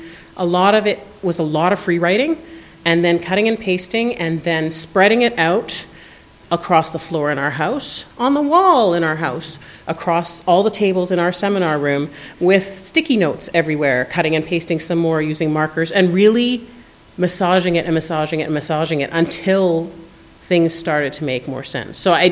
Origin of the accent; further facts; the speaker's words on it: Alberta, Canada; also born or lived in Newfoundland; I grew up in Alberta. Ain't no ocean to be found anywhere in Alberta, right?